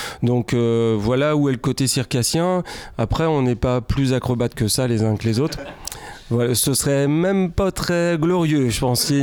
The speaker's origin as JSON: {"language": "French", "town": "Rennes", "region": "Brittany", "country": "France", "said": "étant de Haute-Bretagne, donc de la partie est de la Bretagne, on vient de Rennes spécifiquement"}